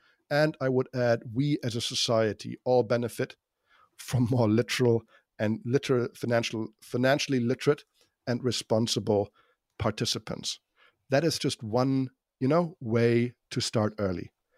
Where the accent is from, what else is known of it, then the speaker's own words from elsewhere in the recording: Düsseldorf, North Rhine-Westphalia, Germany; a certain part of my hometown of Düsseldorf, Germany.